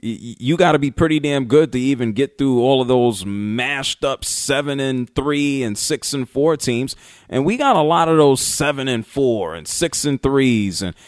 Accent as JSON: {"language": "English", "town": "New York City", "region": "New York", "country": "United States", "tie": "born or raised there", "said": "I am a fan growing up in New York City. I am a fan of the New York Yankees."}